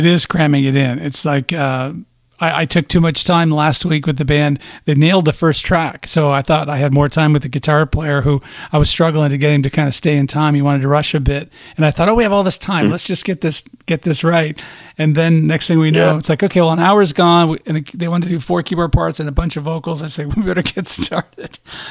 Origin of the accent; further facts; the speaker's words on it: Midwest, United States; now in Arizona, United States; For me, I grew up in the Midwest and go up to northern Minnesota for Christmas sometimes, which was nuts. Go ice fishing and all that. And now that I've been in Arizona for 30 years and my blood's thin